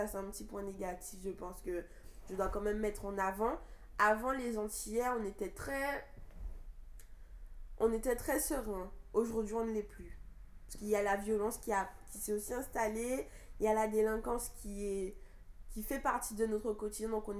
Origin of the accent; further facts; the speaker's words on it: France; c'est le moment le plus marquant pour moi en tant que Français.